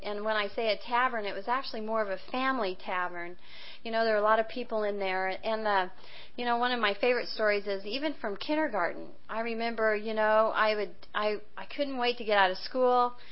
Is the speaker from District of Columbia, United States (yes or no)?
no; Kansas, United States; I said, well, I was from Kansas